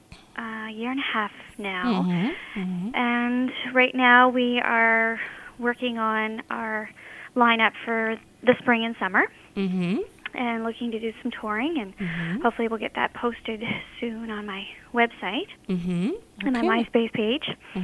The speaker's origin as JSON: {"language": "English", "town": "Truro", "region": "Nova Scotia", "country": "Canada", "tie": "born or raised there", "said": "My hometown is Truro, Nova Scotia, and I've lived here my entire life."}